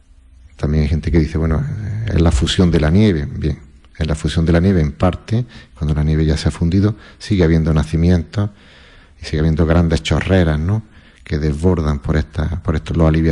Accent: Granada, Andalusia, Spain; yo lo suscribo como granadino

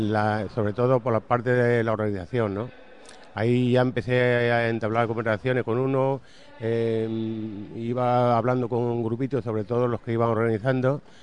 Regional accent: Alcalá de Henares, Community of Madrid, Spain; Yo vengo de Madrid, Alcalá de Henares.

